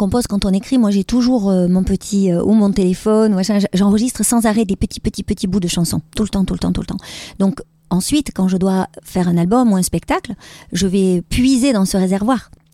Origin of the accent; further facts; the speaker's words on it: Marseille, Provence-Alpes-Côte d'Azur, France; also born or lived in Andalusia; le sud de la France, puisque je suis marseillaise, mais le sud de l'Espagne, puisque je viens d'Andalousie aussi